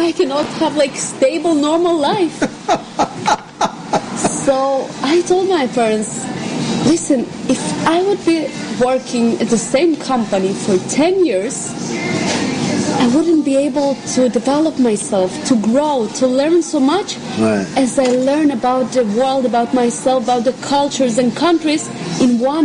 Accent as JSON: {"language": "English", "town": "Ashdod", "region": "Southern District", "country": "Israel", "tie": "born or raised there", "said": "Yeah, I grew up in Ashdod."}